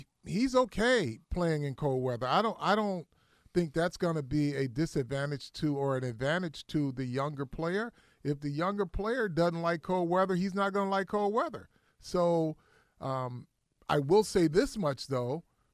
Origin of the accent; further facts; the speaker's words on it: Michigan, United States; The wind chill was a little something different, and I grew up in Michigan.